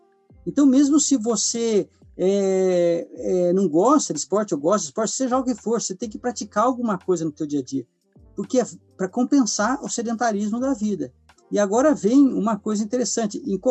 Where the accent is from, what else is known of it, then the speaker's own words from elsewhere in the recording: São Paulo, Brazil; eu sou do interior de São Paulo, cidade bem pequenininha. E eu fui estudar em Curitiba, eu formei em Direito